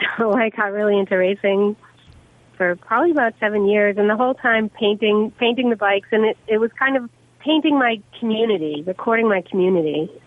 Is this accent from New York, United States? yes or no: yes; Ithaca, New York, United States; I was raised in Ithaca, New York. It's a beautiful area